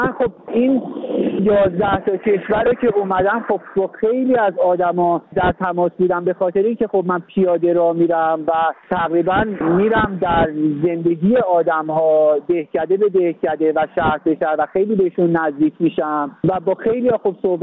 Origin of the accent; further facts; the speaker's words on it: Iran; now in Sweden; من گذرنامه ایرانو دارم. من ایرانی هستم و با اینکه 32 سال سوئد زندگی میکنم، هیچ وقت تقاضای اینو نکردم که پاس سوئدی بگیرم یا سوئدی بشم.